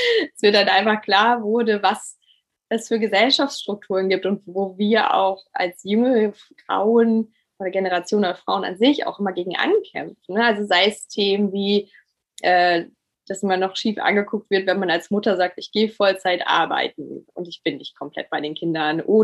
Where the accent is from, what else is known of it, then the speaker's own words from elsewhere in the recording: Lower Saxony, Germany; now in Düsseldorf, Germany; aktuell bin ich in Düsseldorf. Bin aber ja auf einem kleinen Dorf im Niedersachsen groß geworden. Dann hat es mich irgendwie mit dem Studium in die große, weite Welt verschlagen. Ich habe in Bremen dann studiert, in Australien gelebt, Südafrika, Bali dann eine Zeit lang, auch studienbedingt.